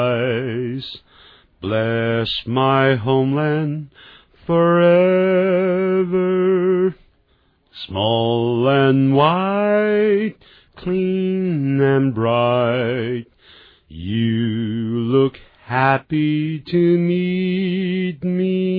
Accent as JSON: {"language": "Chinese", "region": "Guangxi", "country": "China", "tie": "born or raised there", "said": "在广西啊，我们在广西南宁的附近这样子"}